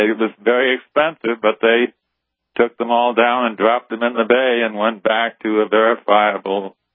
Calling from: California, United States; I'm calling you from Humboldt County, and my subject is not marijuana.

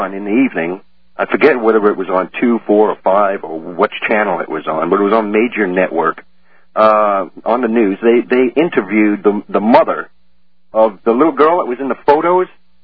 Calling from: St. Louis, Missouri, United States; I'm calling from St. Louis, which is... supposedly a conservative state, a conservative city.

